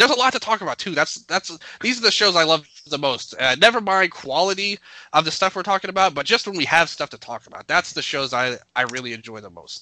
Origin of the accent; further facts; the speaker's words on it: Memphis, Tennessee, United States; And everybody knows I'm from Memphis, and my whole family is from the area, so I brought it back.